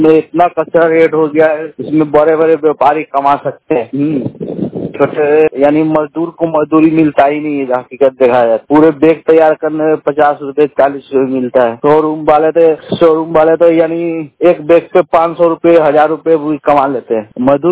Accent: Muzaffarpur, Bihar, India; मैं बिहार का रहने वाला हूँ … मैं तो बिहार का रहने वाला हूँ, मुजफ्फरपुर बिहार, मेरा जिला मुजफ्फरपुर हुआ।

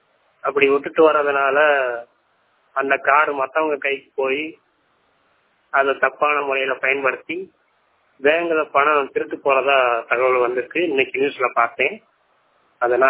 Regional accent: Virudhunagar, Tamil Nadu, India; நான் விருதுநகர் மாவட்டத்தை சேர்ந்தவன். நான் ஒரு முழு கண் பார்வையற்றோர் மாற்றுத்திறனாளி.

